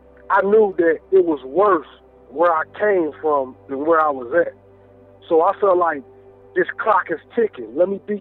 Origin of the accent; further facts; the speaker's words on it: Pontiac, Michigan, United States; Pontiac was a rough life, man. Like I said, man, my mother was she was on heroin, and you know, I had my brother and my older sister, and and, you know, in Michigan